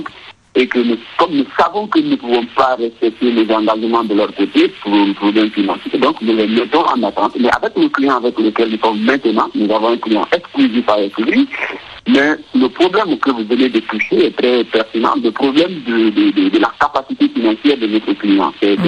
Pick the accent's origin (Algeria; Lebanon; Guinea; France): Guinea; surtout chez nous en Guinée